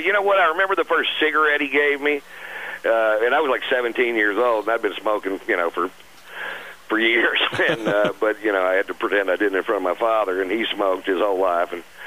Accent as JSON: {"language": "English", "region": "Texas", "country": "United States", "said": "I mean, literally college hockey, and we're from Texas."}